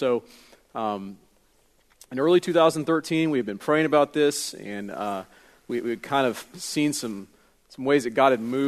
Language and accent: English; Jacksonville, Florida, United States; born there; I was born originally in Jacksonville, Florida